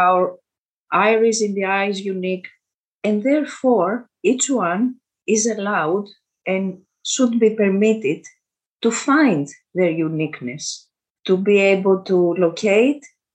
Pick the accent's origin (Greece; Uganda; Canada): Greece; English is a second language; from Greece. I've been an educator for 40 years.